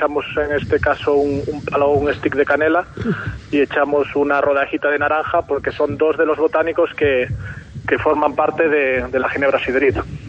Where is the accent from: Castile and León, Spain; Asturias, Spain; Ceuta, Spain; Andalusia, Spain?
Asturias, Spain; Castropol; now in Cantabria, Spain; Aunque ahora yo vivo en Cantabria, pues bueno, soy de Castropol